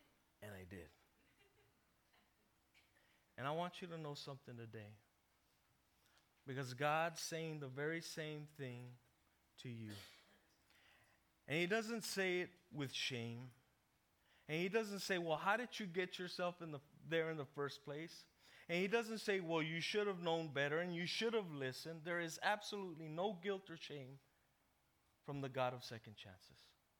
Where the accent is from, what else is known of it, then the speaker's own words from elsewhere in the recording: El Paso, Texas, United States; You know, I come from El Paso, and there's Mexican restaurants every other corner.